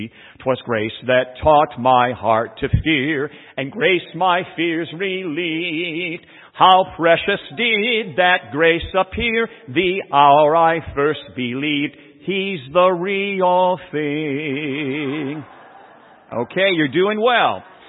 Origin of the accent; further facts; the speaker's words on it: Ohio, United States; Or is that just a northern thing? I'm from Ohio.